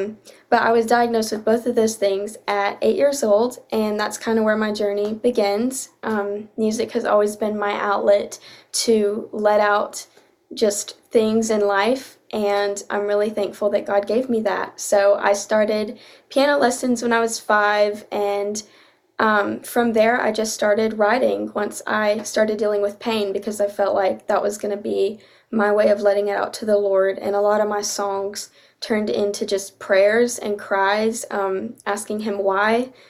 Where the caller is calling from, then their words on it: Cleveland, Tennessee, United States; I'm in Cleveland, Tennessee. It's about 2 hours away from Nashville.